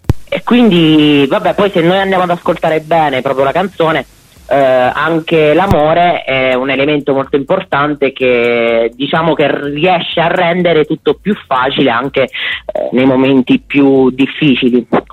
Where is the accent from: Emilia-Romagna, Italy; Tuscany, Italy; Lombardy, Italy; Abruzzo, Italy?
Abruzzo, Italy; Pescara; Siamo un po' lontanucci, però dai, se ci si organizza. Io sono abruzzese, di Pescara.